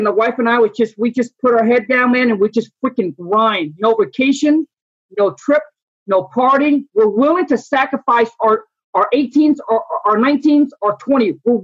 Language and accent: English; Vietnam; born there; English is a second language; I was born in Vietnam, super poor.